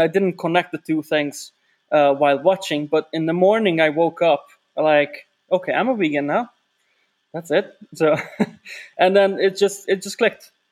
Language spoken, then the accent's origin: English; Hungary; So I'm from Hungary, and Hungary is not very known nowadays in the food industry